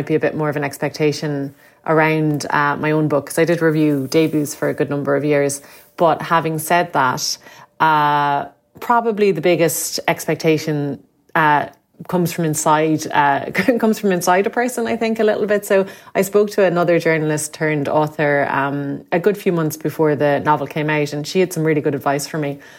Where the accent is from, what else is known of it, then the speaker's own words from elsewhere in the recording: Limerick, Munster, Ireland; So I'm from Limerick and would have lived there for the first 18 years of my life. Lisnagrai, it's about 20 minutes outside the city on the Dublin side.